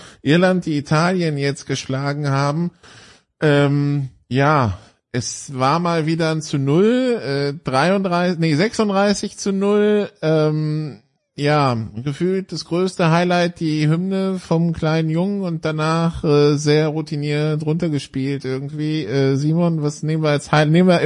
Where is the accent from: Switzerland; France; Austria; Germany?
France; wie es mir als Franzose ging von 2011 bis 2019